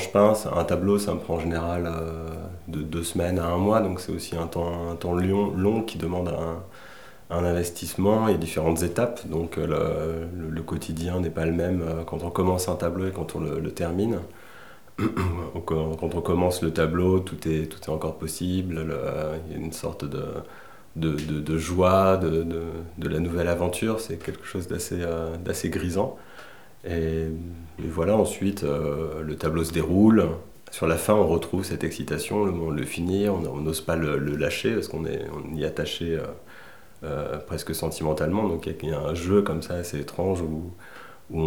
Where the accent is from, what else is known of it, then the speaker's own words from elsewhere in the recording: Verneuil-sur-Avre, Normandy, France; Enfin, j'ai grandi un peu en Normandie, en fait. J'étais au lycée à Verneuil-sur-Avre, qui est quand même une ville assez presque à la campagne, on va dire.